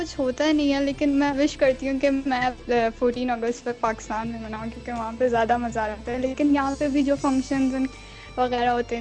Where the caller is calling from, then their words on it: Jeddah, Makkah Province, Saudi Arabia; میں جدہ سے کال کر رہی ہوں.